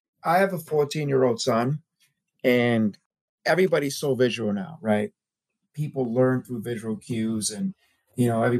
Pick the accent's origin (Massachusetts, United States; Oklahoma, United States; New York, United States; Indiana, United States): Massachusetts, United States; Boston; I'm from Boston, so Patriots are my first love